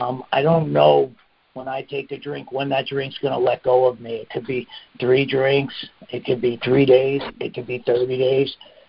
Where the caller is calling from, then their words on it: Southampton, New York, United States; also born or lived in British Virgin Islands; I've lived in the British Virgin Islands for many years, but … I'm an alcoholic, and I'm calling in from Southampton, New York.